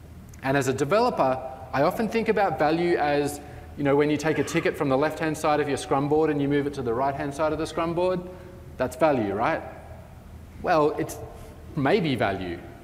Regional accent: Australia; also born or lived in Canada; I do all sorts of Australian stuff because I am an Australian.

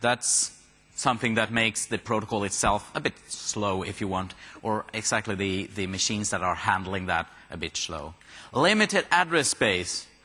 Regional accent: Sweden; I'm from Sweden.

